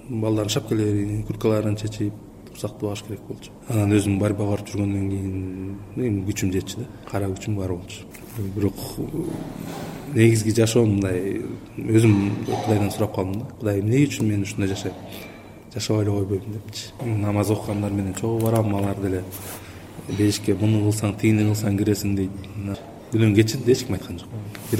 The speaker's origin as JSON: {"language": "Kyrgyz", "region": "Bishkek", "country": "Kyrgyzstan", "tie": "born or raised there", "said": "Менталитет алам, мен шаарда өстүм да, Бишкек."}